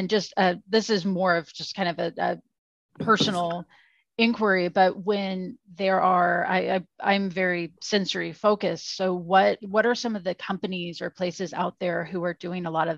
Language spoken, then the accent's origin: English; the Ozarks, United States; I grew up in the Ozarks.